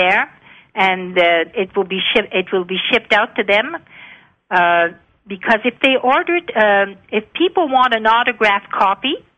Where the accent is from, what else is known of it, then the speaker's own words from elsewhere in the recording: Ottawa, Ontario, Canada; The reason for that is that I was born in Ottawa's Embassy Row, Rockcliffe Park.